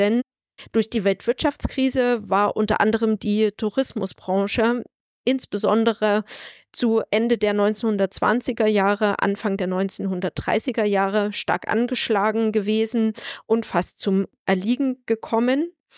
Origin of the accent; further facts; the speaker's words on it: Plauen, Saxony, Germany; Ich bin in Plauen im Vogtland geboren und auch dort aufgewachsen.